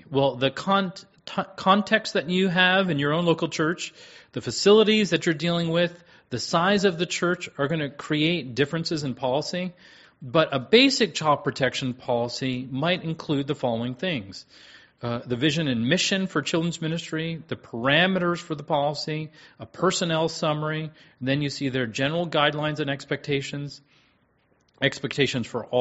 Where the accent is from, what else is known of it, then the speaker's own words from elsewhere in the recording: Washington, District of Columbia, United States; Now, I come from Washington, D.C.